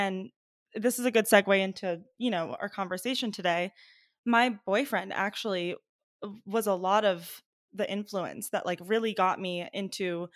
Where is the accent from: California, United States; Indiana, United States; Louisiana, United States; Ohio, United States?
California, United States; also born or lived in Iran; And, you know, I'm Persian. I was born in Iran, actually, and my family immigrated to the US when I was just 3 years old. And we moved to California.